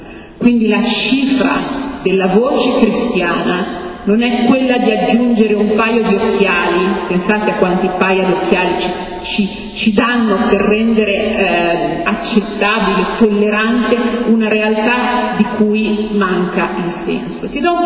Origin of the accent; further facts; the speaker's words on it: Emilia-Romagna, Italy; Vengo dalla Romagna, delle inondazioni